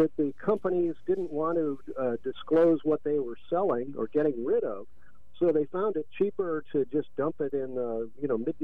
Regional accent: St. Louis, Missouri, United States; I come from St. Louis, where they had the Regional Commerce and Growth Association back in the 1970s

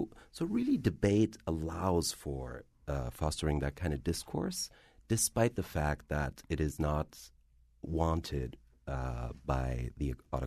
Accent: Frankfurt, Hesse, Germany; English is a second language; Well, I am of Algerian descent. I'm very much bicultural. I was born and raised in Frankfurt, so I am Arab. I am German.

